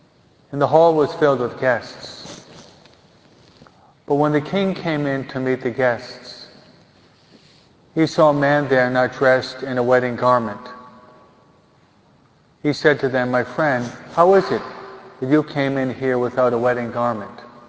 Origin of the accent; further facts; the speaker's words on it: New York, United States; I was brought up and raised in New York, and I don't remember any of my Catholic friends ever missing Mass on Sunday.